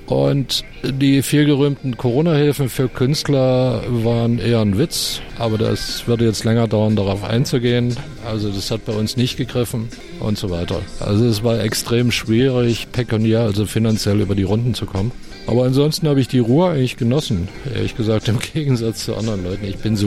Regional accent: East Germany, Germany; das finde ich ja sowieso als Ostdeutscher sehr angenehm.

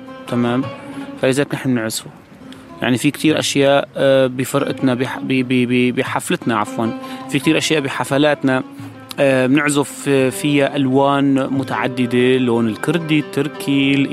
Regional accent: Aleppo, Aleppo Governorate, Syria; now in Berlin, Germany; نحن عنا بحلب، نحن كمان من حلب، لأنه لهيك عنا القدود

